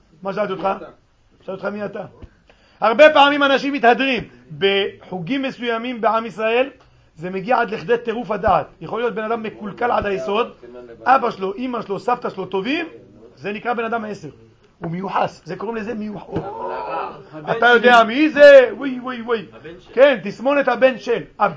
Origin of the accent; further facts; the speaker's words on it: Morocco; מילא זה שאני ואתה לא דומים, טוב, אתה שתהיה בריא תימני, אני מרוקאי, מה נעשה?